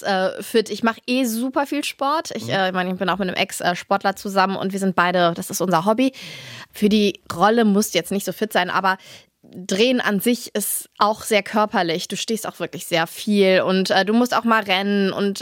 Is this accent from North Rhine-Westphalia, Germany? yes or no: yes; Cologne, North Rhine-Westphalia, Germany; now in Hamburg, Germany; Und ich bin aber Kölnerin, muss ich das so sagen. Ich bin zwar in Leverkusen geboren, aber ich bin in Köln.